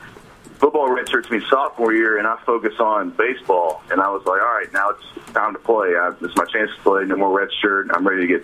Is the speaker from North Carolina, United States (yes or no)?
no; Tyler, Texas, United States; he's an old East Texas guy like me. He's from Luskin, I'm from Tyler, and our high schools actually played each other when he played